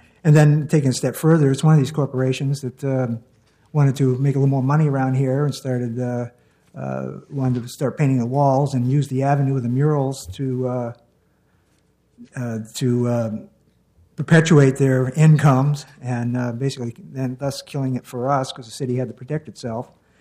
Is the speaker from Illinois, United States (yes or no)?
no; Portland, Oregon, United States; that I say I'm from Portland, Oregon.